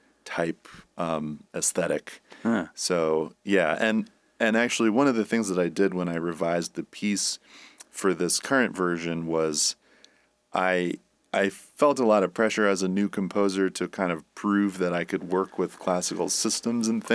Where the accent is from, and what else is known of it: Bronx, New York, United States; born or raised there; now in Troy, United States